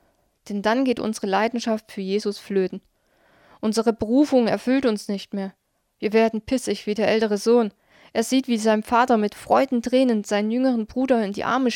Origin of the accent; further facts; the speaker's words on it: East Germany, Germany; Ich bin 6 Jahre lang in der DDR aufgewachsen. Mit Kirche hatten meine Eltern nichts am Hut.